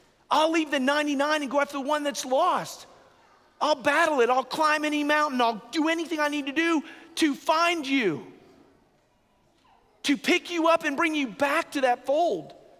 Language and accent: English; Atlanta, Georgia, United States; also born or lived in Germany / Italy; I grew up in Atlanta. But I had the grace of living in Germany for 3 years in the army, and then Italy for 3 years in the seminary.